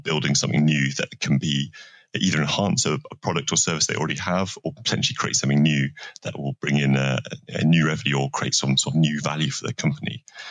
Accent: United Kingdom; Tim is a Canadian guy who came across, and I'm a Brit.

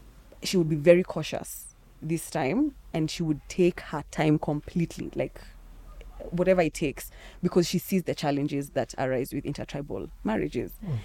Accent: Nairobi, Kenya; I grew up in Nairobi, so tribalism did not occur to me until my early 20s

